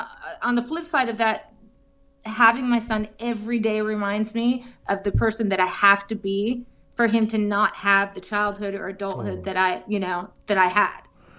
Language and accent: English; Massachusetts, United States; Oh, yeah, yeah, yeah. I grew up in Massachusetts.